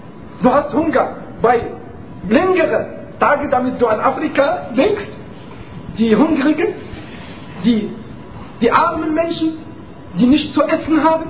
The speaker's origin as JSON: {"language": "German", "country": "Morocco", "said": "Bei uns in Marokko zum Beispiel, ist, denke ich mal, erst um 7.30 Uhr abends."}